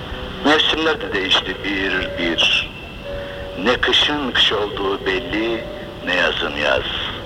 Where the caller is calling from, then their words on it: Ankara, Turkey; Ben Ankara'dan, bu şiirin yazarı